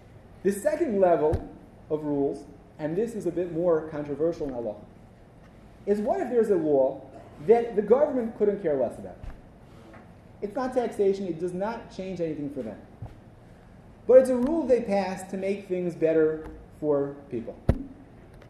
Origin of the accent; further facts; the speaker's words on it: New Jersey, United States; I'm from New Jersey.